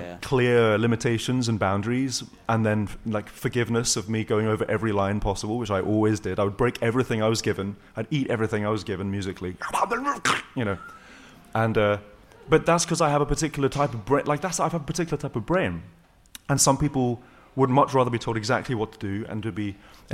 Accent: England, United Kingdom; growing up in England

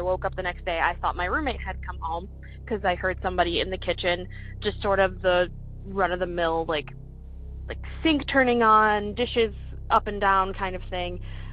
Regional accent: Chicago, Illinois, United States; I'm from Chicago, Illinois.

